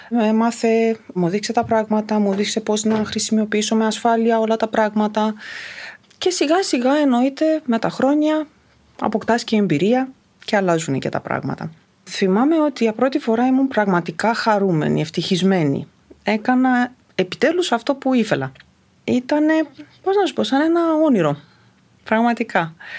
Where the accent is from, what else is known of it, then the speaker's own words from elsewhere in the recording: Romania; moved away as an adult; Είμαι από Έλληνες γονείς, γεννημένη όμως στη Ρουμανία. Και μεγάλωσα εκεί μέχρι τα 18-19.